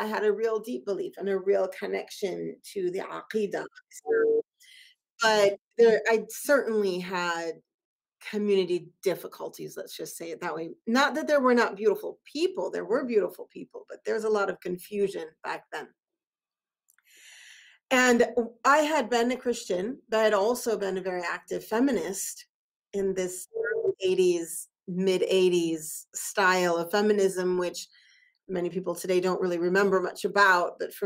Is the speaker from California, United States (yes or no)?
no; Minnesota, United States; born there; So I'm here in Minnesota right now, and I started out here. So I was born in Minnesota. I went to suburban high school.